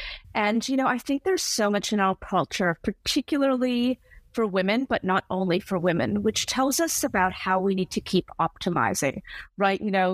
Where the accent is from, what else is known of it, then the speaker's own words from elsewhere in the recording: Hawaii, United States; I'm actually originally from Hawaii, and then moved into entrepreneurship.